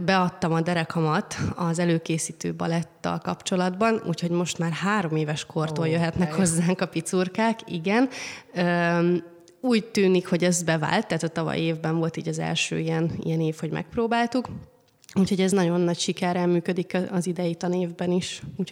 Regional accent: Nyíregyháza, Szabolcs-Szatmár-Bereg, Hungary; born there; moved away as an adult; now in Budapest, Hungary; Én Nyíregyházán születtem, ott is tanultam nagyon sokáig, aztán 11 évvel ezelőtt költöztem Pestre

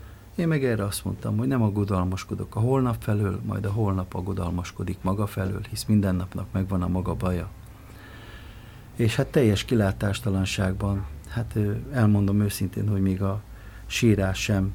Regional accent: Budapest, Hungary; a 8. kerületben nőttem fel, és annak minden mélységeit, magasságait is megéltem

